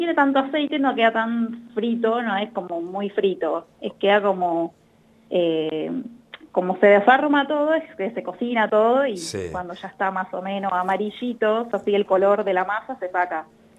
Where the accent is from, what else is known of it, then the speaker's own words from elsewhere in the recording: Paraguay; now in Buenos Aires, Argentina; yo soy paraguaya, y nada, hace tiempo, hace 12 años más o menos que estoy acá, me recibí acá en Buenos Aires